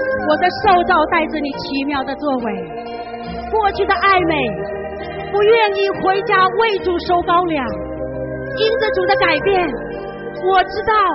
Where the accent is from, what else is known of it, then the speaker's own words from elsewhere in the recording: Taiwan; 我来自台湾的山地